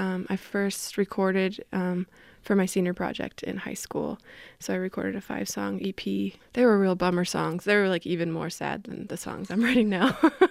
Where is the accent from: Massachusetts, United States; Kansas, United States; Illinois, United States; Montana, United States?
Montana, United States; But yeah, I grew up in the Flathead.